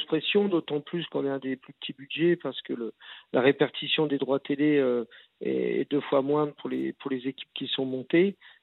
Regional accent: Grand-Quevilly, Normandy, France; Alors, je dis Quevilly, est-ce que je suis normand ? Et puis, j'étais au lycée à Grand-Quevilly

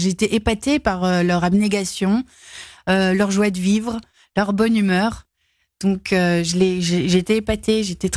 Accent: Belgium; accent: Belgian; Non, mais c'est vrai que notre humour belge est basé sur l'autodérision de l'accent de beaucoup de Belges

